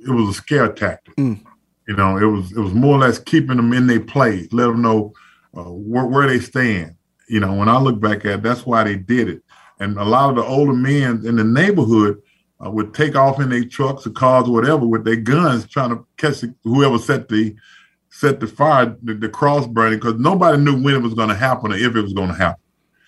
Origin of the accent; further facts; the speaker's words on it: Zachary, Louisiana, United States; So, you know, Zachary going to always be my home.